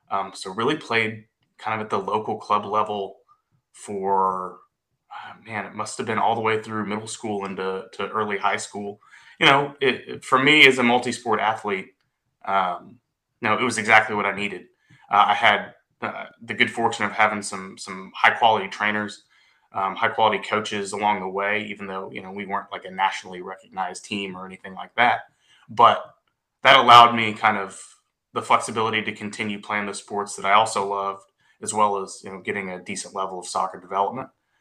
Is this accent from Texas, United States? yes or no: yes; Grapevine, Texas, United States; I'm from Grapevine, Texas, grew up in Grapevine.